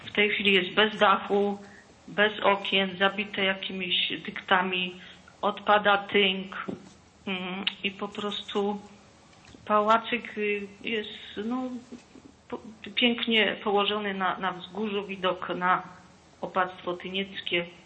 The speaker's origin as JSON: {"language": "Polish", "town": "Sanok", "region": "Subcarpathian Voivodeship", "country": "Poland", "tie": "born or raised there", "said": "Tak jest u nas na Podkarpaciu, w okolicach Sanoka. Proszę mi wierzyć. Ja znam tych ludzi od młodości."}